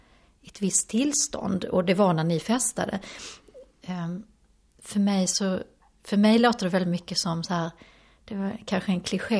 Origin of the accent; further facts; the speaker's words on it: Skåne, Sweden; vi hade tagit några bilder vid havet nere i Skåne där jag kommer ifrån.